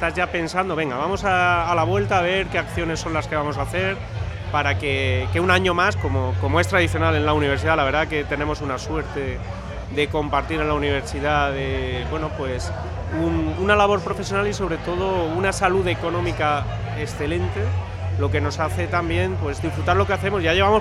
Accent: Elche, Valencian Community, Spain; yo para mí soy de Elche y además de desde pequeñito nací aquí, y con lo cual vivo el Elche

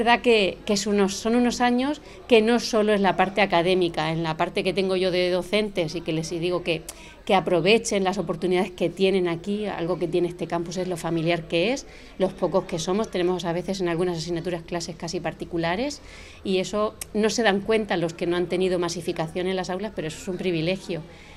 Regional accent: Murcia, Region of Murcia, Spain; now in Valencia, Spain; como aquí se dice en Valencia, perdonad por el acento, que yo soy de Murcia

